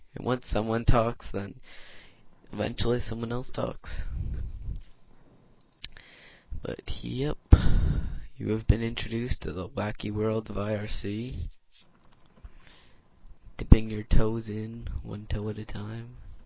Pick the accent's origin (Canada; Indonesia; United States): Canada; We're Canadian.